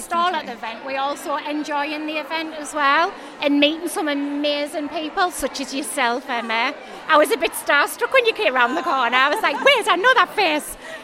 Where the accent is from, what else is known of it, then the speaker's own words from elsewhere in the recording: Spennymoor, North East England, United Kingdom; from Spennymoor in County Durham.